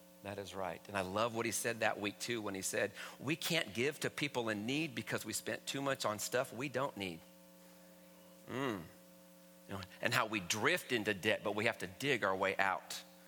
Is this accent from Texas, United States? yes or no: no; Stockton, California, United States; And I'm not even from the Midwest. I don't know where that came from. I'm from Stockton, California, but I did come... But I did grow up on the east side.